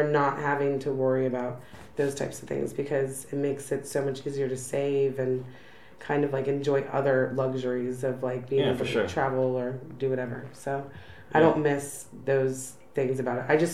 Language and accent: English; Washington, District of Columbia, United States; I'm from Washington, D.C., so we have like, it's like Beijing. It's the same seasons.